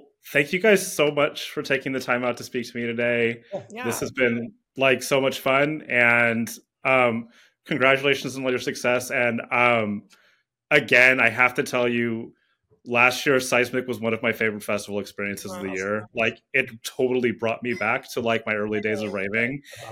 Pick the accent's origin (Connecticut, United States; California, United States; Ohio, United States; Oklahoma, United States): California, United States; San Francisco; And I'm from San Francisco. So that's like super nostalgic for me.